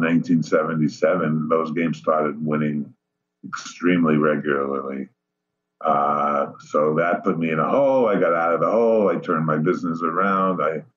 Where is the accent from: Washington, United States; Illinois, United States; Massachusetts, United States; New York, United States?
New York, United States; Richmond Hill; My first 37 years was spent in various places in Queens. I grew up my first 10 years in Richmond Hill, moved to South Jamaica